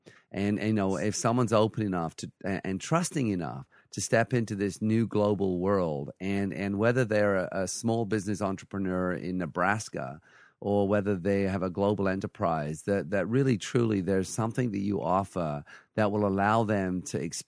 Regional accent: England, United Kingdom; now in Canada; my wife's Swedish and I'm from England. We live in Canada

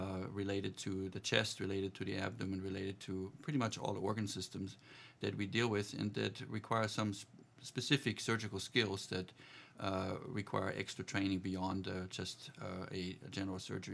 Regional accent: Bavaria, Germany; English is a second language; also born or lived in Pennsylvania, United States; I grew up in Germany, where we are very well used to lots of snow.

